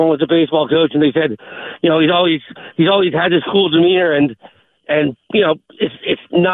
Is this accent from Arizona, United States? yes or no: no; Pompano Beach, Florida, United States; I'm originally from Pompano Beach, Florida. So that's where Roman's from, Broward County